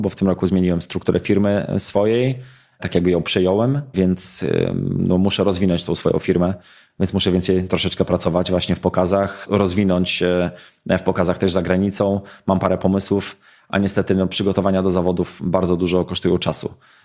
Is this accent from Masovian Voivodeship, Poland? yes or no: yes; Mińsk Mazowiecki, Masovian Voivodeship, Poland; ta moja historia zawsze była związana z Mińskiem Mazowieckim, to, że ja dorastałem na tym lotnisku.